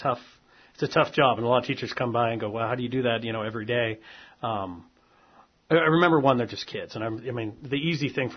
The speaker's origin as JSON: {"language": "English", "town": "Philomath", "region": "Oregon", "country": "United States", "tie": "born or raised there", "said": "Now, I grew up out in Corvallis area, a little town called Philomath, a logging community out there is where I grew up"}